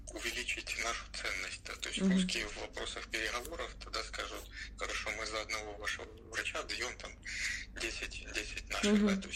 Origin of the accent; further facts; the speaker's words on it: Donetsk Oblast, Ukraine; я вообще армянин по национальности, я русскоязычный, и я еще и родом Славянской области